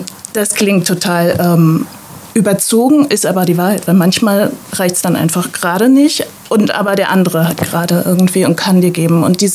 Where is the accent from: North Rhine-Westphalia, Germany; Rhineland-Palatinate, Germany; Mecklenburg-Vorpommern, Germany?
Mecklenburg-Vorpommern, Germany; Na klar, also ich bin gebürtige Mecklenburgerin, also hier geboren, in Neubrandenburg tatsächlich, aber aufgewachsen in einem kleinen Dorf in der Nähe.